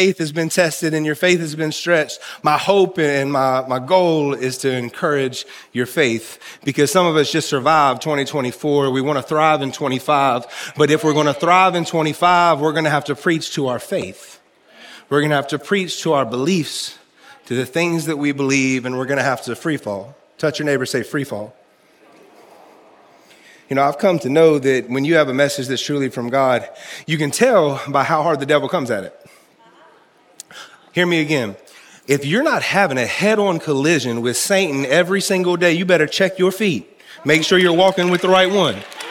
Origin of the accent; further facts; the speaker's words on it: West Virginia, United States; And it's funny because I'm from West Virginia, and I'm so ingrained with white trash DNA that it just grows in all white trashy.